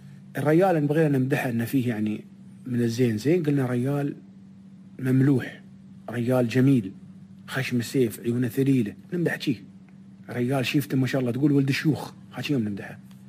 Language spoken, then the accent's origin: Arabic; United Arab Emirates; هذا الكلام ما عندنا في الإمارات